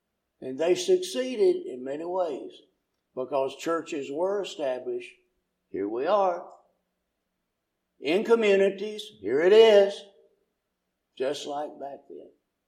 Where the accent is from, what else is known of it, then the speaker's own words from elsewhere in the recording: Tennessee, United States; now in Lincoln, United States; I'm from Tennessee. A different culture altogether.